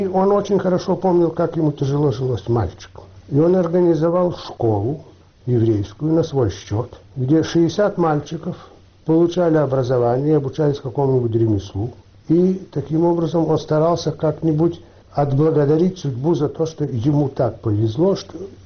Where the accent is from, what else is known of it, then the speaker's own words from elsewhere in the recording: Kyiv, Ukraine; born there; Я родился в Киеве. Все дети родились в Киеве.